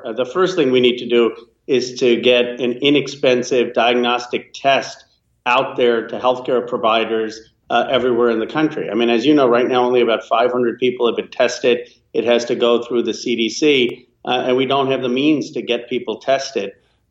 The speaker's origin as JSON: {"language": "English", "region": "California", "country": "United States", "said": "I represent Silicon Valley in California, and I hope my home state gives him the biggest margin."}